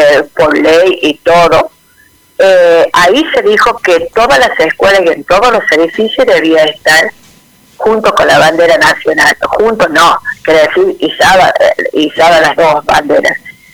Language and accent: Spanish; Argentina; Hay miles de cosas para poder representarnos que somos argentinos.